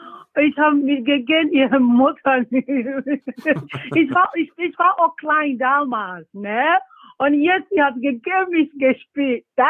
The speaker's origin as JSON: {"language": "German", "country": "Nigeria", "second_language": "German", "said": "Ja, bei uns in Nigeria, es gibt so viele Talente, ne? Aber jedes Mal, wenn ich nach Nigeria gehe, ich sehe so viele junge Leute"}